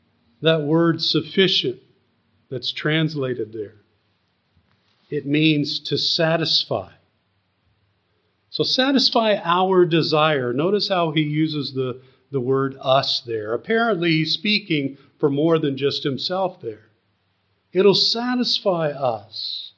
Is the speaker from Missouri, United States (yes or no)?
yes; Missouri, United States; I come from Missouri, and that's the state motto, show me.